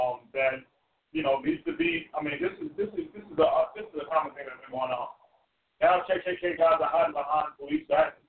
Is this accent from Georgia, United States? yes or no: no; Austin, Texas, United States; Now, imagine a million people in my hometown in Austin doing the same thing that the Atlanta guys are doing.